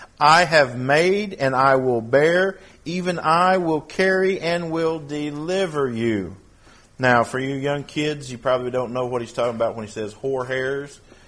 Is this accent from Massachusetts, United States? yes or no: no; Bristow, Oklahoma, United States; I have a good friend that I grew up with in Bristow